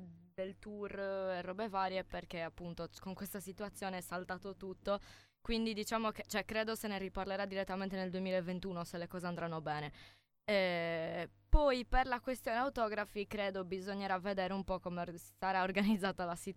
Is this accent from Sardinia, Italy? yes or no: yes; Sardinia, Italy; la frase «io dura come una sarda» è, cioè, un elogio alla mia terra